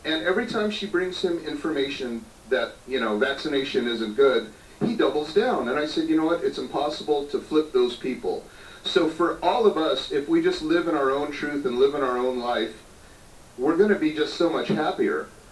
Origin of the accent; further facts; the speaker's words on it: United States; because, you know, I'm from the United States